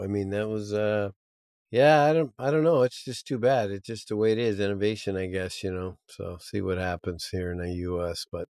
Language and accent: English; United States; I mean, as an American, that's, you know, being born in America.